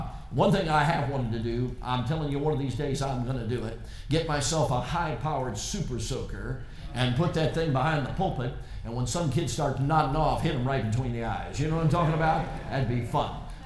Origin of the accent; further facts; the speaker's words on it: Chicago, Illinois, United States; Now, friends, I grew up in Chicago. I've never been mugged.